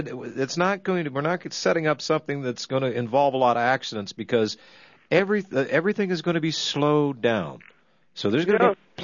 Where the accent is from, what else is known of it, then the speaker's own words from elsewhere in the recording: Greensburg, Pennsylvania, United States; born there; That's my home state. I was born 35 miles east of Pittsburgh.